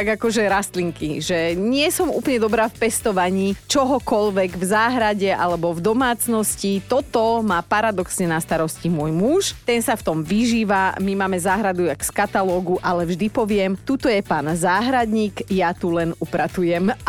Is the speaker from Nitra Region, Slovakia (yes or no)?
no; Borovce, Trnava Region, Slovakia; lebo som teda dievča z dediny, normálne som mala aj registračku, hrala som aj u nás za Borovce